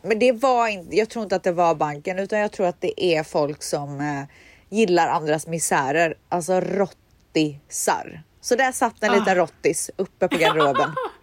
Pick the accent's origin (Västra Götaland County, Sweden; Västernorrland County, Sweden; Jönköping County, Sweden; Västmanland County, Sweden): Västra Götaland County, Sweden; Borås; i Borås där jag kommer ifrån